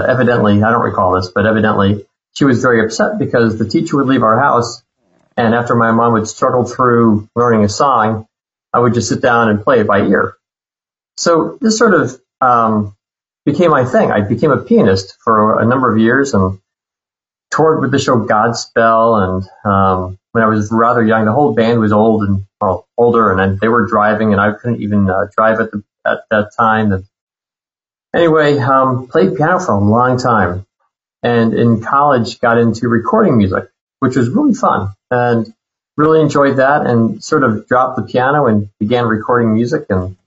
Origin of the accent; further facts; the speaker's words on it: Queens, New York, United States; I'm from Queens, New York, and was just always into music.